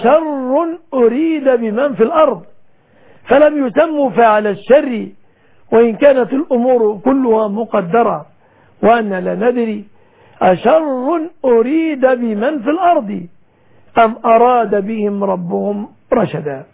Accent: Egypt; بلادنا مصر

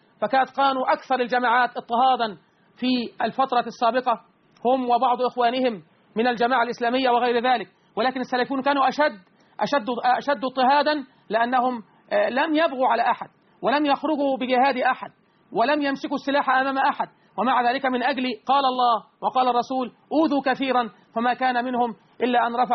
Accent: Egypt; بلدنا مصر

